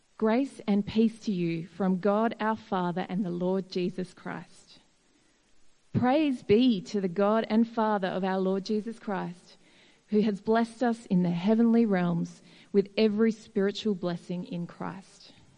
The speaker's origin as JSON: {"language": "English", "town": "Campbelltown", "region": "New South Wales", "country": "Australia", "said": "I'm from Campbelltown, and it's so wonderful, so encouraging to see us all here together."}